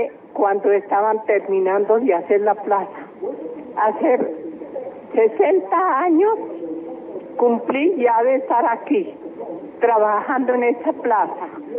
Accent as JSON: {"language": "Spanish", "town": "Socotá", "region": "Boyacá", "country": "Colombia", "tie": "born there", "said": "Yo nací en Socotá, Boyacá"}